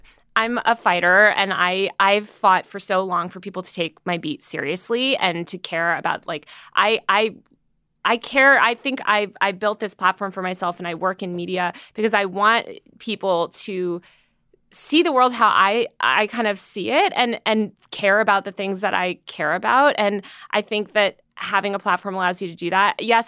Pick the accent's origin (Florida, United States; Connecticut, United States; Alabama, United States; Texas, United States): Connecticut, United States; Greenwich; also born or lived in New York City, United States; I grew up in Connecticut and New York City, but mostly Connecticut for a lot of my formative years in this like stupid preppy town that was really repressive